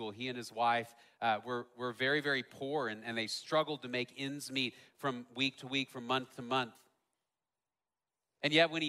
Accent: Dallas, Texas, United States; I grew up in Dallas. I was a city kid, so I had to look up this image and do a little bit of research.

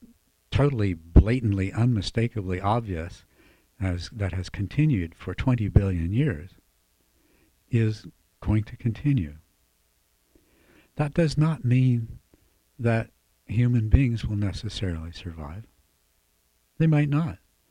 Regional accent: the South, United States; one of the most profound experiences of my life was growing up in the South

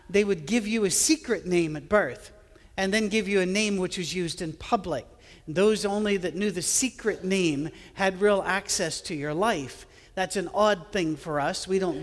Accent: Scotland, United Kingdom; I'm a Scottish guy with an Irish first name, and people will look at it and say, how did that happen?

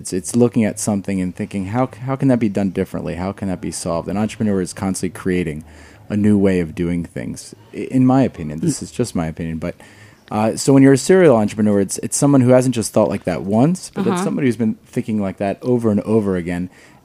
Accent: New Jersey, United States; No, I grew up in New Jersey, other California.

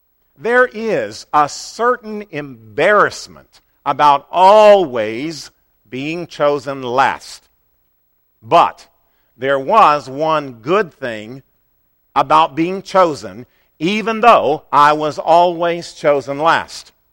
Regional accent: Rolla, Missouri, United States; also born or lived in Columbia, Missouri; I was born in Columbia, Missouri, but in my younger elementary years, our family lived in the small town of Rolla, Missouri.

